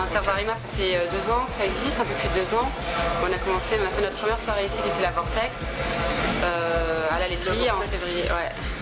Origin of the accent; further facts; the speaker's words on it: Strasbourg, Grand Est, France; Strasbourgeoise, ouais. En fait, on est vraiment des Strasbourgeois purs et durs.